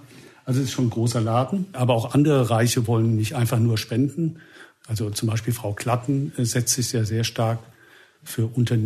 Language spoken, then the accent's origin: German; Mannheim, Baden-Württemberg, Germany; 60 Kilometer entfernt in meiner Heimatstadt Mannheim